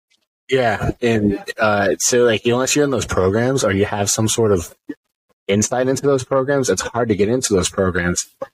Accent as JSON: {"language": "English", "region": "Texas", "country": "United States", "said": "I'm from Texas. I'm Italian, you know."}